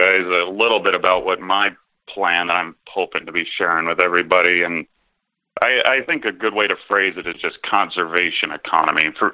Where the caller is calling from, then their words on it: Nebraska, United States; from Nebraska.